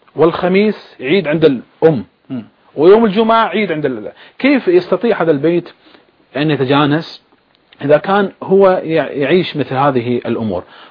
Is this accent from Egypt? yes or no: no; Bahrain; أنا أتكلم كبحريني أنا يعني نحن في المجتمع البحريني نجد أننا نحن كسنة نتقابل مع الشيعة